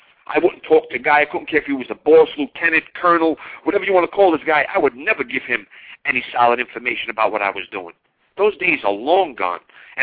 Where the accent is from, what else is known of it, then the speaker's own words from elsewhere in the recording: New York, United States; accent: New York; The only thing I can't do is that I have an accent so everybody knows I'm from New York.